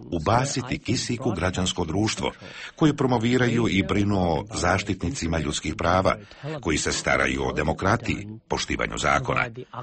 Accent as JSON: {"language": "Serbian", "country": "United States", "second_language": "Serbian", "said": "Well, first as an American, kao Amerikanac ja to ovako posmatram."}